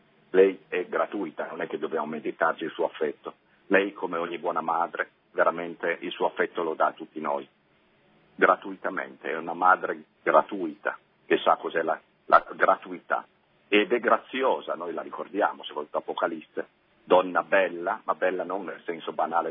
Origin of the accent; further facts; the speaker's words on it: Fossano, Piedmont, Italy; quando ero a Fossano, la mia terra d'origine, ero parroco